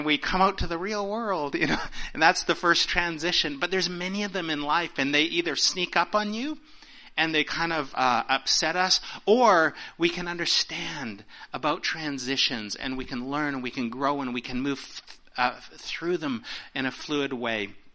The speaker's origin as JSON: {"language": "English", "town": "Vancouver", "region": "British Columbia", "country": "Canada", "said": "I'm from West Coast, Vancouver area."}